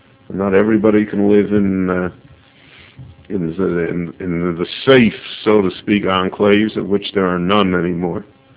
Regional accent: Chicago, Illinois, United States; when I was growing up in Chicago, so there were about 100 boys on our block on the west side

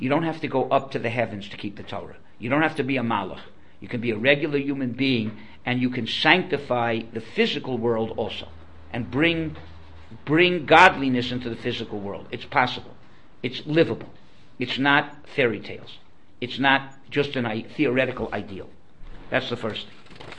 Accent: Miami, Florida, United States; And I grew up in Miami. And I happened to grow up in the shul where eventually I became the rabbi of that shul.

